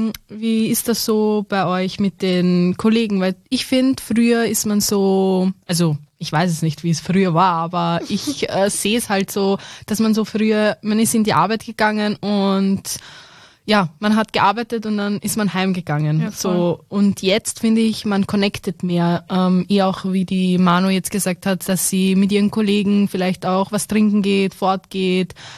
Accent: Switzerland; Ja, und das heißt bei uns in der Schweiz E-Velo.

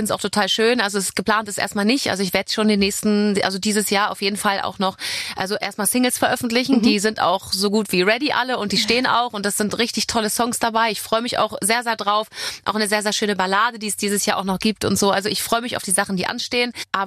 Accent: Hamburg, Germany; mein Herz schlägt natürlich nach wie vor für Hamburg, für meine Heimatstadt

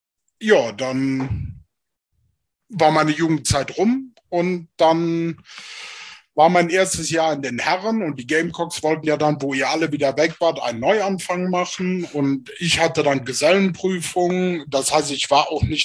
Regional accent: Alfter, North Rhine-Westphalia, Germany; von Alfter, wo ich aufgewachsen bin, war das halt dann eine Mannschaft in der Nähe.

